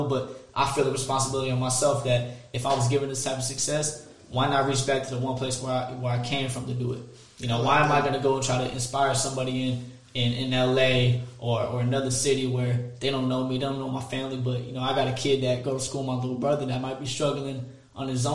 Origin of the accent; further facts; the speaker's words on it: Fayetteville, North Carolina, United States; I'm from Fayetteville, North Carolina.